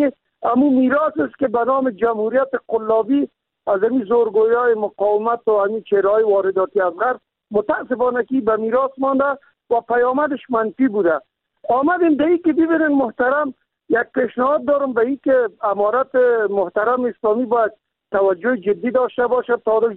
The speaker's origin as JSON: {"language": "Persian", "region": "Kabul", "country": "Afghanistan", "tie": "born or raised there"}